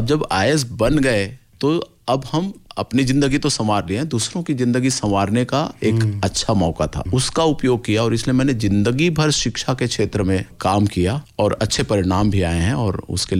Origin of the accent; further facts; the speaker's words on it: Chhattisgarh, India; गांव में रोड तो अभी छत्तीसगढ़ नया राज्य बनने के बाद बना